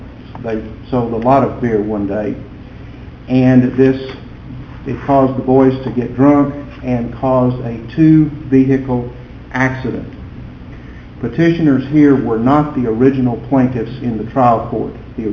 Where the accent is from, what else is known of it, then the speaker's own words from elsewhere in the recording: McAllen, Texas, United States; from McAllen, along with Ramon Garcia of Edinburgh.